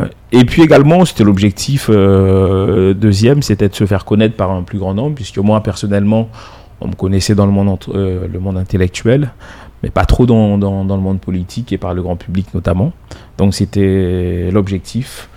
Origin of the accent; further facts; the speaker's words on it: Saint-Laurent-du-Maroni, French Guiana; Je suis originaire de Saint-Laurent-du-Maroni, mais ma famille vient du Maroni. J'aime bien dire que je suis un pur produit du Maroni, puisque la famille vient de Maripasoula, Papa Ichton et Apatou. Mais on s'est installé à Saint-Laurent depuis les années 70.